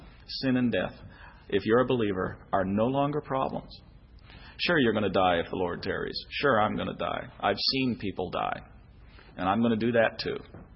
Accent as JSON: {"language": "English", "town": "Boston", "region": "Massachusetts", "country": "United States", "said": "I'm from Boston, so all I know is that I hate the Yankees."}